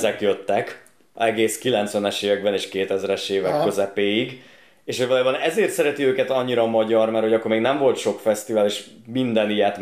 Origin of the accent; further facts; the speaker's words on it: Alsónémedi, Pest, Hungary; born there; alsó Némedén születtem, az egy 5000 fős falu, volt Némedi parádé